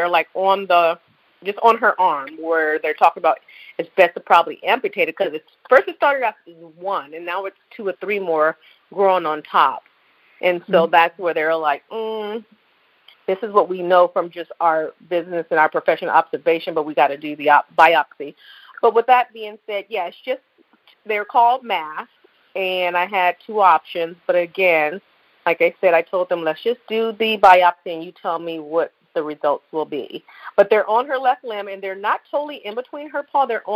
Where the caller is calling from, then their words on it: Buffalo, New York, United States; I was calling you from Buffalo, New York again